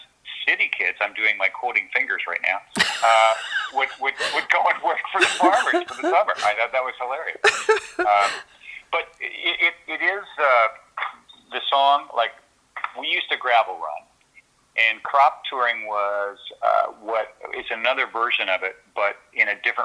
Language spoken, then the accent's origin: English; Hanover, Ontario, Canada; And I grew up in Grey Bruce County, Hanover. I was considered, this makes me kind of laugh, I was considered a city kid.